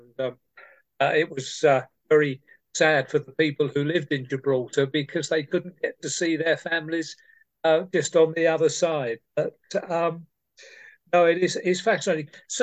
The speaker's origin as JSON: {"language": "English", "region": "London", "country": "United Kingdom", "tie": "born there", "said": "I was born in South London"}